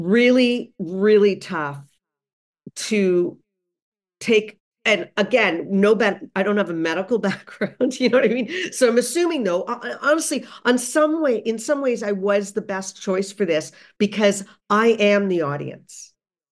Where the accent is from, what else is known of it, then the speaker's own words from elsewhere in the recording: Canada; being a Canadian